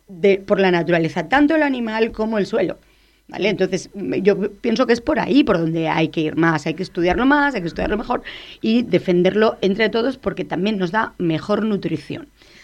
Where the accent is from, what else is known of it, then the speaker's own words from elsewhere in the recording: Spain; Y más siendo española.